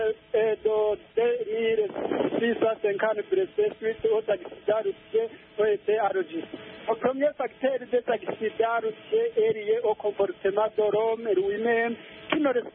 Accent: Burundi; Chez nous, au Burundi

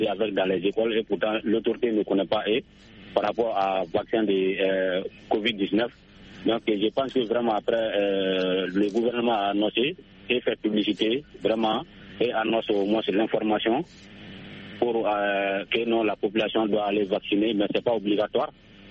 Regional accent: Sounikeni, Mali; et nos millions d'auditeurs depuis dans mon village natal à Sounikeni

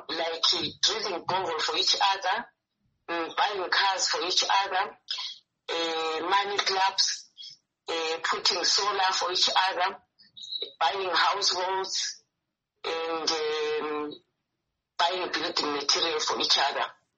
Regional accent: Bulawayo, Zimbabwe; I am from Blawayo

